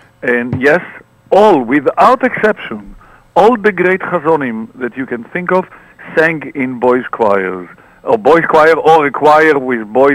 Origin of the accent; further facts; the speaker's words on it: Tel Aviv, Tel Aviv District, Israel; when we were growing up in Tel Aviv, there was no television and there was no pop Hasidic.